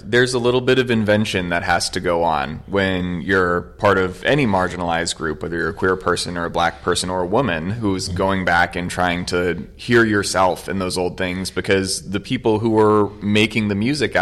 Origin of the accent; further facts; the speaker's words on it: United States; I'm from America.